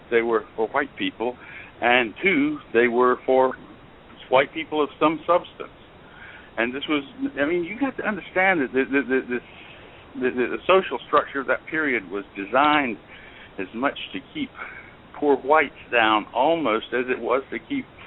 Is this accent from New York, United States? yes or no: no; South Carolina, United States; I mean, I was raised in South Carolina, and I received the South Carolina education regarding slavery and the Civil War and whatnot